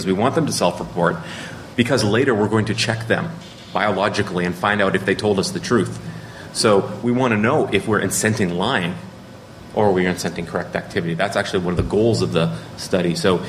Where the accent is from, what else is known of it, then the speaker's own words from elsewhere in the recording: Canada; I'm a Canadian, and so we have, you know, we feel a little bit differently up north about regulation generally